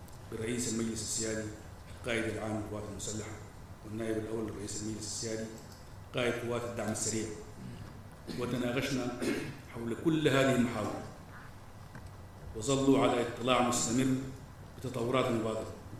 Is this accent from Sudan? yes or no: yes; Sudan; نحتاج كسودانيين أن ننظر لتجربتنا جيدا